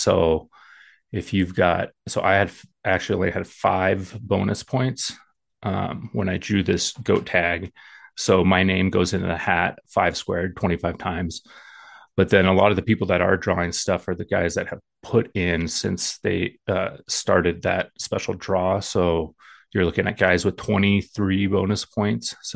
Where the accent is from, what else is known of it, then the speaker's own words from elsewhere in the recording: Montana, United States; Yeah, so I was born and raised here in Montana, Montana native.